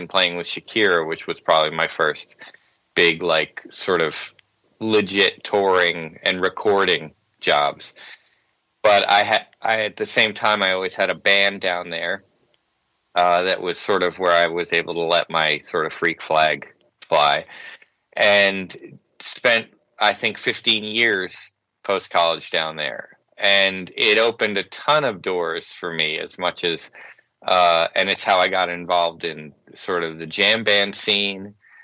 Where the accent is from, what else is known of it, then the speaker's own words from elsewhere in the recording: New York, United States; I grew up in Long Island, New York